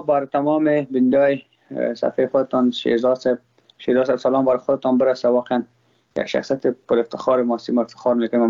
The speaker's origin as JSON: {"language": "Persian", "country": "Afghanistan", "said": "ما افغان هستم، با ما هزاره ازبک پشتون کلش یک چشم هستن."}